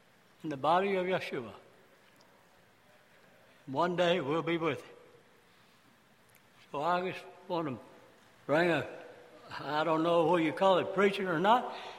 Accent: Jonesboro, Arkansas, United States; now in Grove, United States; Well, I'm from Jonesboro, Arkansas. I moved to Grove, Oklahoma. I quit farming, rice farming, and wanted to be in real estate.

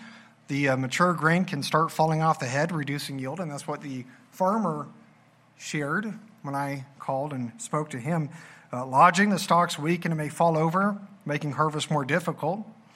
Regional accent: Missouri, United States; Now, after he shared this, I'm from Missouri. I got to be able to verify these things.

